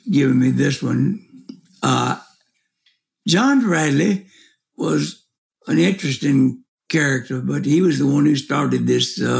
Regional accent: Georgia, United States; born there; Bill Geer was born in the same county I was born in Georgia.

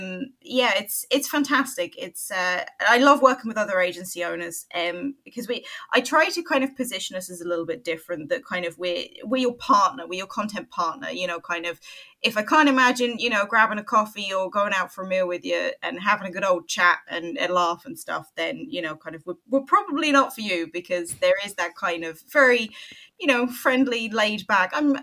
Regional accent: Cambridge, East of England, United Kingdom; now in Ireland; It is Ireland after all. But originally from Cambridge, despite what my accent may may say.

